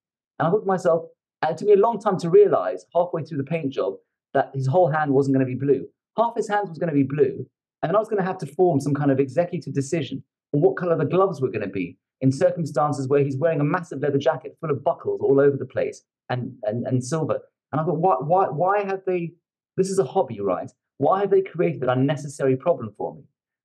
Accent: South Africa; And so I grew up in South Africa.

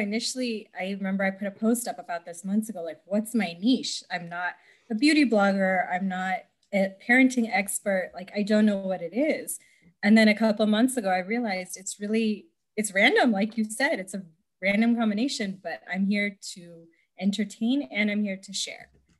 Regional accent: California, United States; born there; I was born in California.

